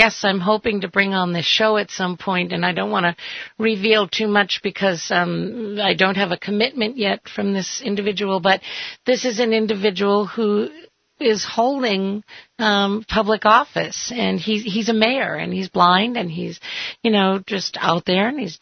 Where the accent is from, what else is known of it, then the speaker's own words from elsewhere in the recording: New England, United States; Yeah, I grew up in New England. That's why I was curious.